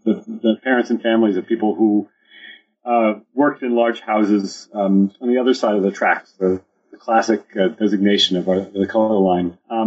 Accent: United States; I grew up in the United States. And when you grow up in the United States, you're keenly aware of the color line in cities.

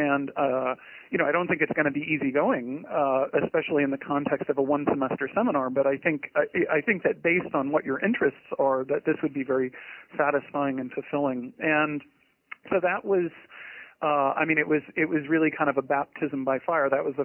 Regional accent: Portland, Maine, United States; Well, I grew up just outside of Portland, Maine, which is a gorgeous place to live

